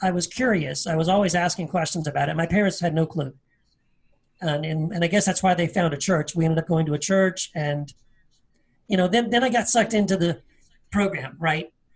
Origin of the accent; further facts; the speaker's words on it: Tennessee, United States; born there; I was born in Tennessee, a small town of Tennessee.